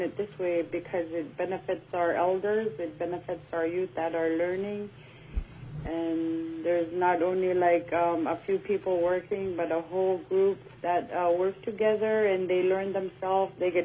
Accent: Selawik, Alaska, United States; I'm from Selawik

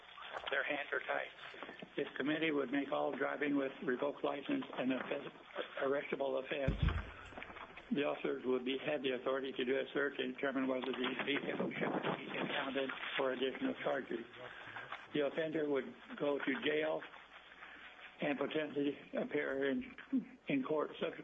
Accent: Soldotna, Alaska, United States; from Soldotna, Alaska.

